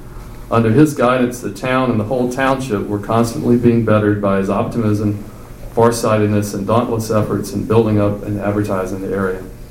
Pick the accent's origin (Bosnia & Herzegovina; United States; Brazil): United States; Utahville; growing up in Utahville was a gift. I think I can say the same for my siblings.